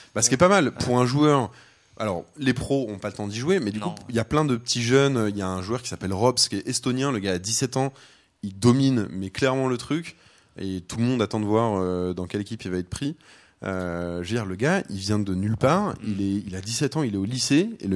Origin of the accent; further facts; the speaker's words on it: France; je suis hyper content en tant que français de voir qu'il y a plein de joueurs français